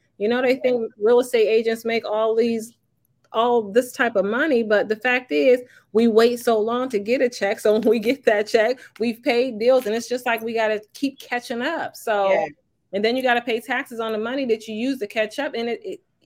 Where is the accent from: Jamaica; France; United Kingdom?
Jamaica; I came from Jamaica.